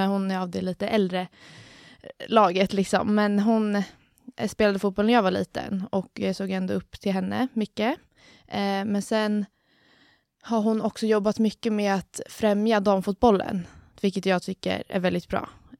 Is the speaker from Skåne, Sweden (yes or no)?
no; Alsike, Uppsala County, Sweden; Jag är 18 år, fyller 19 nu i mars. Jag kommer från Alsike här i Knivsta